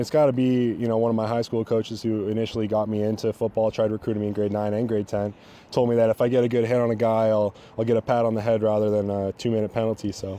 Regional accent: Canada; so I guess I'll go with … for the sake of being Canadian.

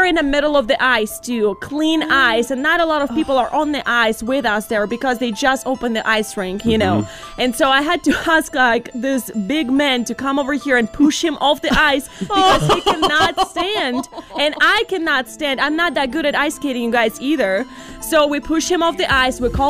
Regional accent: Russia; I love ice. I love snow. I'm from Russia. Let's go.

